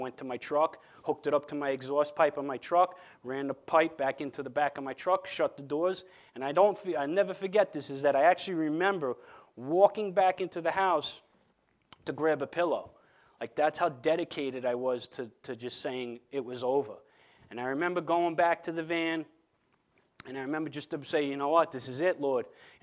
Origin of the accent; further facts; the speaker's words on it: New York, United States; I ain't going to Connecticut. I'm Long Island. I'm from New York. What am I going to do in Connecticut?